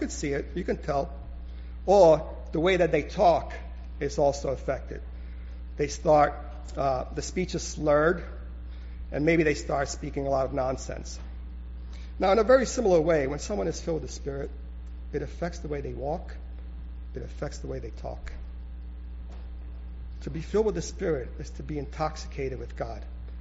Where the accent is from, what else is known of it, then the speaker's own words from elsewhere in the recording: Sicily, Italy; I'm Sicilian, so I can say that. In Sicily, that's my home country, everything goes.